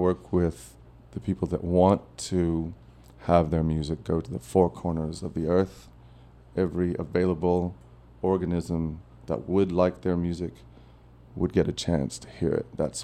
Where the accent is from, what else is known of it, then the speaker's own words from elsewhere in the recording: Cary, North Carolina, United States; now in New York, United States; I was, when I grew up in Cary, it was the old kind of Mayberry